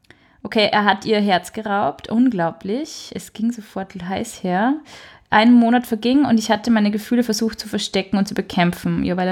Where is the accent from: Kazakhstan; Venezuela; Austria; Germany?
Austria; Braunau am Inn, Upper Austria; Oh, meine Heimatstadt.